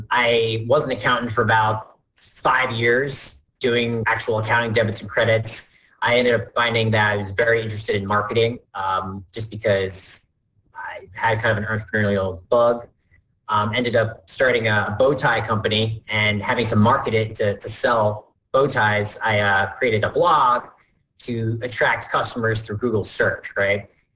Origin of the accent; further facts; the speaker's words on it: New Jersey, United States; Born and raised in New Jersey.